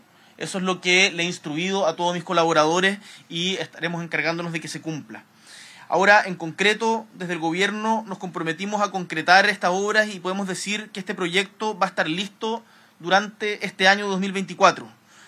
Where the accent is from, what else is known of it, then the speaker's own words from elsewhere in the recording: Magallanes and Chilean Antarctica, Chile; yo vengo de Magallanes. Magallanes es una de las regiones con menor porcentaje de caminos pavimentados, porque es una región muy, muy grande, con la población muy, muy concentrada